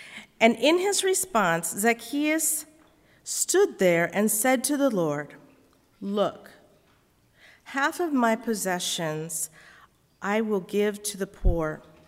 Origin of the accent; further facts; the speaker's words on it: United States; also born or lived in Costa Rica; I'd been adopted as a baby. I'd grown up in a white Mennonite church community.